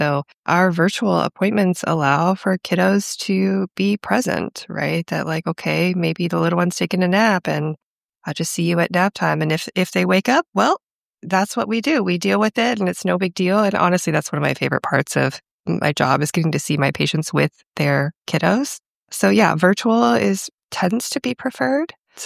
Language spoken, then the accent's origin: English; Austin, Texas, United States; So I've been in Austin for 7 years. I'm originally from the Austin area, so I'm back home.